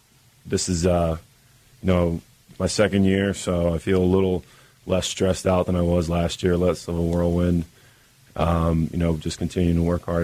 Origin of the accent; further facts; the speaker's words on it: West Chester, Pennsylvania, United States; It's outside Philadelphia.